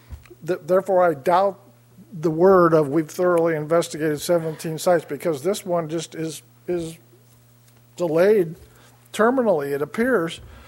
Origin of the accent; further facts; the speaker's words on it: Morro Bay, California, United States; from Morro Bay.